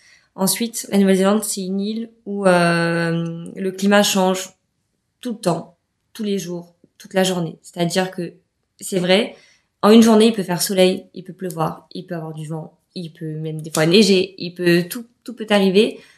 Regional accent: France; en tant que Français, on est un peu sur notre faim.

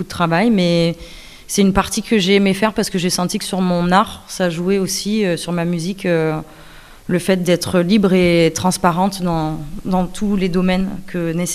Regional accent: Avignon, Provence-Alpes-Côte d'Azur, France; born there; je suis une femme, je suis blanche, il est noir, je suis queer, il est hétéro, il est né au Congo, je suis née à Avignon.

